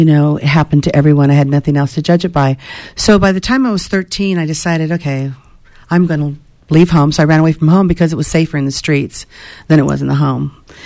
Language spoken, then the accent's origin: English; Alaska, United States; born there; I'm a Territorian, because I was born in Alaska before it was admitted into the Union